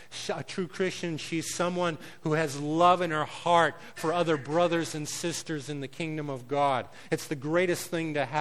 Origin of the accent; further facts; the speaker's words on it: Minnesota, United States; Well, where are you from? And we're from Minnesota, and blah, blah, blah.